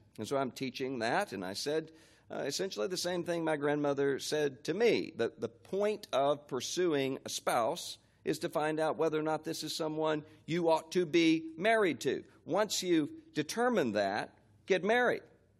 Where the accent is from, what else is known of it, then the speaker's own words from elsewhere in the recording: Biloxi, Mississippi, United States; I was down in my hometown of Biloxi, Mississippi, where I went to be with my grandmother